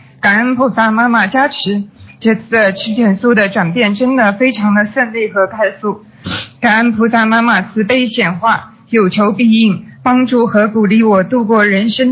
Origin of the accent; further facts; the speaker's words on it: New York, United States; 我是来自美国纽约的